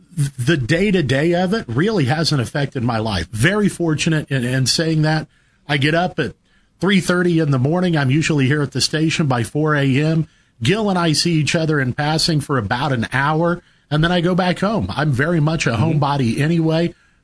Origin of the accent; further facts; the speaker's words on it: United States; Well, damn it, I'm an American.